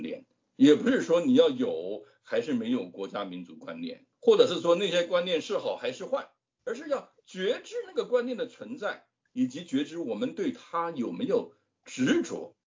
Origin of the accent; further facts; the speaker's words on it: Taiwan; 我个人呢是来自台湾，最近才从台湾回来。